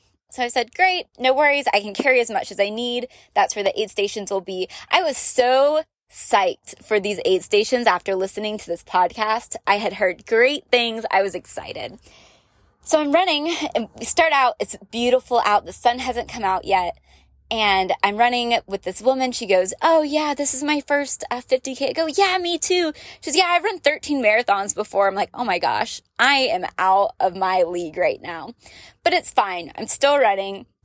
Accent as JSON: {"language": "English", "region": "Florida", "country": "United States", "said": "I'm nomadic and I live in a van, but I'm originally from Florida"}